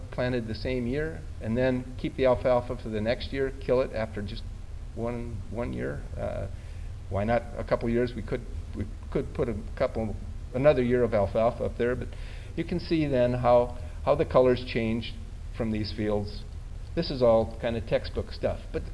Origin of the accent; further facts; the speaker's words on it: Minnesota, United States; because I'm from Minnesota, and we have a lot of corn and beans in Minnesota.